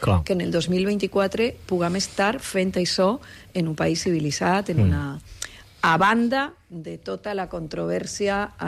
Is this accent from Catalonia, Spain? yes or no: no; Cádiz, Andalusia, Spain; Catalan is a second language; now in Valencia, Spain; jo visc en València ciutat, al centre de la ciutat, i clar, sembla... Jo vaig arribar a ir de Cádiz